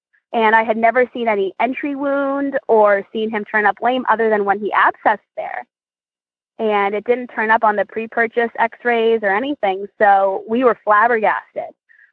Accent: Ashland, Massachusetts, United States; I am from Ashland, Massachusetts.

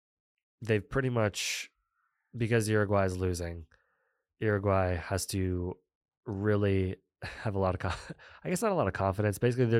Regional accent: United States; And as an American, it's very exciting.

